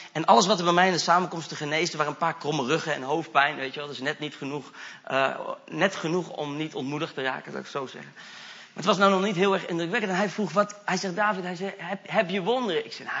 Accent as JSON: {"language": "Dutch", "country": "Netherlands", "said": "Ik weet dat ik als Nederlander soms wat hoogdravend ben, zeg maar, vergeleken bij het gemiddelde."}